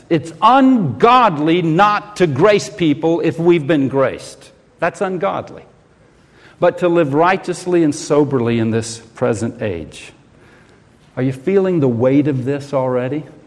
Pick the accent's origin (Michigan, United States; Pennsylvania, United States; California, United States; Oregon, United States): Oregon, United States; It's where I came from. I came from Oregon.